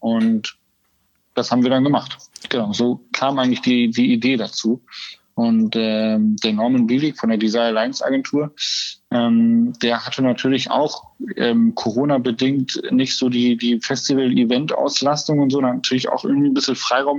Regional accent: Lower Saxony, Germany; war es ein bisschen der Deister, also meine Heimat

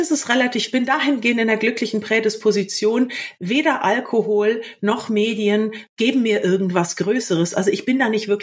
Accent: Hamburg, Germany; ich bin Hamburgerin.

